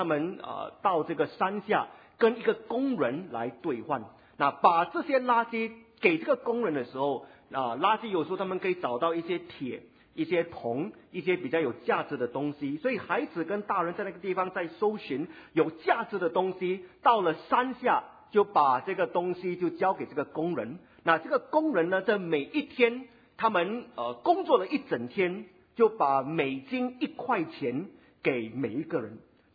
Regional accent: Singapore; 那不过可惜的就是我们新加坡人常常，或者我们自己常常以为我们不够。

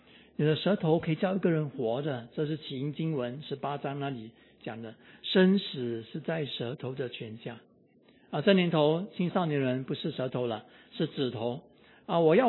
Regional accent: Singapore; 我新加坡人

